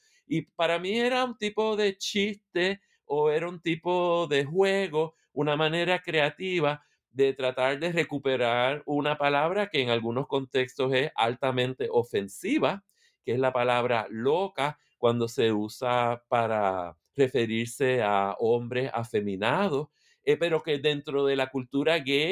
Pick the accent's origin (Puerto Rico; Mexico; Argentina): Puerto Rico; now in United States; Soy de Puerto Rico, vivo en Michigan, en Estados Unidos, cerca de Chicago, pero en realidad más cerca de la ciudad de Detroit. Estoy a 45 minutos de Detroit, pero les dos vivimos en el Midwest, una parte muy fría de Estados Unidos